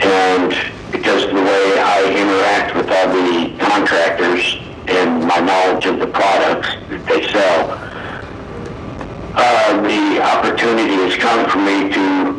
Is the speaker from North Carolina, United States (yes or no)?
no; Arizona, United States; No, I was born and raised in Arizona.